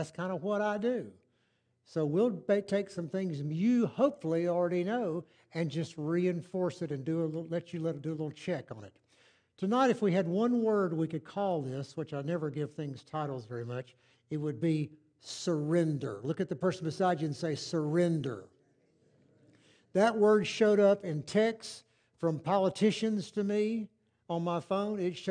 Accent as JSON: {"language": "English", "town": "Gaffney", "region": "South Carolina", "country": "United States", "tie": "born or raised there", "said": "she and I grew up together in Gaffney. We grew up in elementary school together. We grew up in church together"}